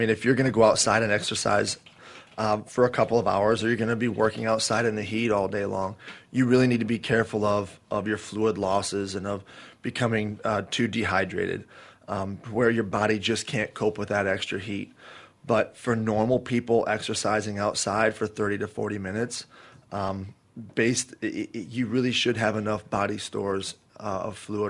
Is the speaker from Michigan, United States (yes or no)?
no; South Dakota, United States; Absolutely. I'm originally from South Dakota, so I understand that completely.